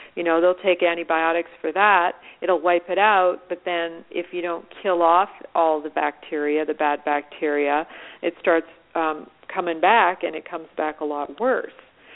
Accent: Canada; I'm from Canada, and we have Thanksgiving.

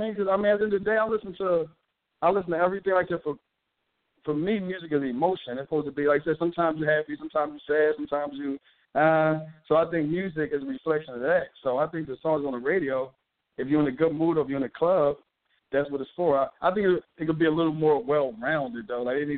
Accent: Philadelphia, Pennsylvania, United States; Yeah, born and raised in Philly. The North Philly did that here my whole life.

